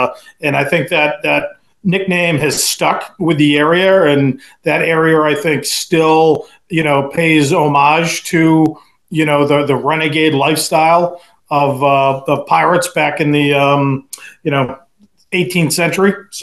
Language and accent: English; Massachusetts, United States; born there; Early 1969, January to be exact, as I am being birthed at Cape Cod Hospital, Jim. I was born on January 19th, 1969.